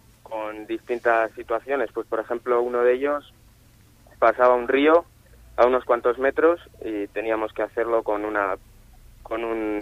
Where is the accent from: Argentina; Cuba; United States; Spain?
Spain; Laredo, Cantabria; Yo de aquí, de Laredo.